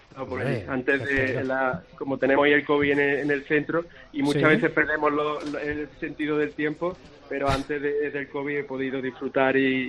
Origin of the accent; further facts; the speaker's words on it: Córdoba, Andalusia, Spain; estoy en Córdoba, en mi tierra